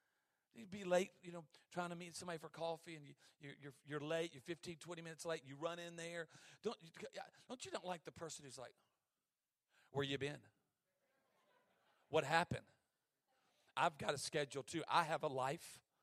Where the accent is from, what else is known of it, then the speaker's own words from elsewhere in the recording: the South, United States; I'm from the South. We marinate everything.